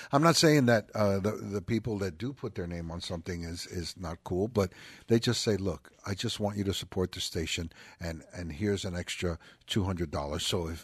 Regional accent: New York, United States; now in Hawaii, United States; I'm originally from New York, so I rode the subways that were completely, you know, tagged.

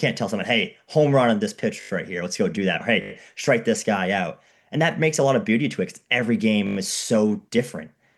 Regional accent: Boston, Massachusetts, United States; and I'm from the Boston area

